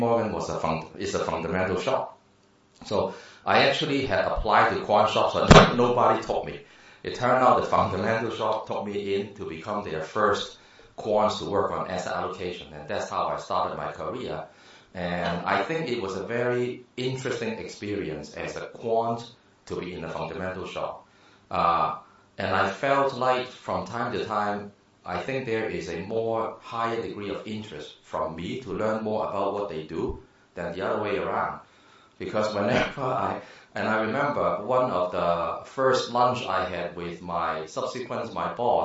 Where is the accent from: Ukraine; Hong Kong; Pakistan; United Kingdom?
Hong Kong; moved away as an adult; now in United States; I grew up in Hong Kong, and I finished my undergrad degree in mechanical engineering in Hong Kong. But I was an engineer only for 1 year. Then I moved to the States